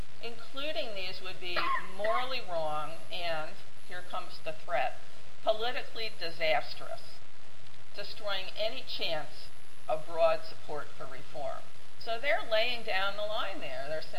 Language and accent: English; New York, United States; there are many other states in this kind of stage of exploration, including New York, my home state.